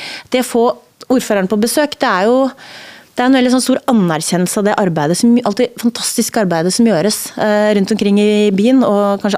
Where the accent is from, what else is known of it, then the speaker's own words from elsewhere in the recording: Re, Vestfold, Norway; Du må huske på at jeg kommer fra Re kommune I Vestfold.